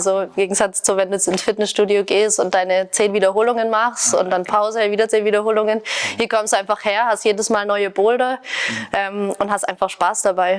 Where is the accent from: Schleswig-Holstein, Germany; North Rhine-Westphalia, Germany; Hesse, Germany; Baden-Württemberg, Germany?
Baden-Württemberg, Germany; Neckarsulm; weil ich komme aus Neckarsulm bei Heilbronn